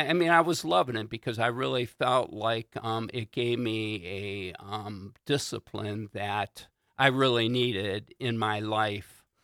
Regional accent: Warren, Michigan, United States; I grew up in Warren, Michigan, on the streets, and it was pretty wild and crazy back then, right?

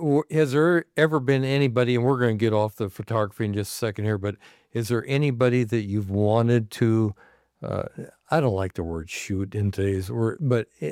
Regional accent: Onalaska, Wisconsin, United States; I grew up in Onalaska, Wisconsin, and for all my friends back in Wisconsin that's still there

